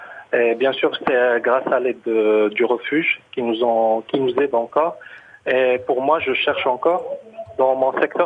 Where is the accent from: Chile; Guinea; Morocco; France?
Morocco; Ben, j'étais au Maroc, je suis marocain et je vis avec mon copain.